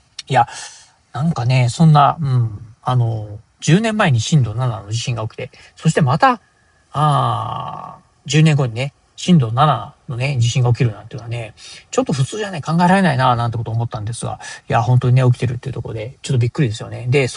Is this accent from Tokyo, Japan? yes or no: no; Kochi, Japan; now in Okayama, Japan; 出身が高知県で、で、今ね、岡山県に住んでますが